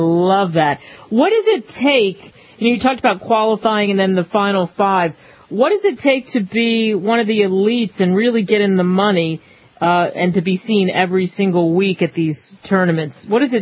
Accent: New Jersey, United States; maybe it's because I'm from Jersey.

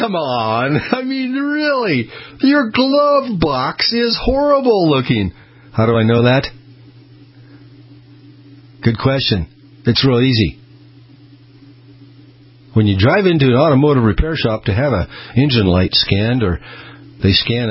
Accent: Boise, Idaho, United States; It used to be where, in fact, where I grew up and how I grew up here in Boise, I grew up in a gas station, a full-service gas station

